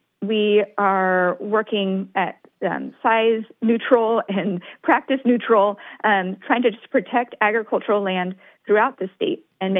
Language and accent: English; Portland, Oregon, United States; also born or lived in Gaston; On the weekends, we would be on my family's farm in Gaston, Oregon, in Yamhill County. And on the weekdays, we would be in Southwest Portland.